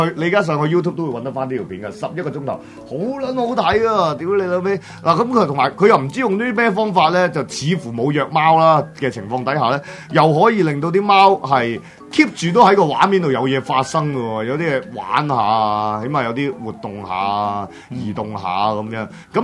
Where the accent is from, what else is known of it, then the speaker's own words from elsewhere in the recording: Hong Kong; 尤其是我哋香港人啦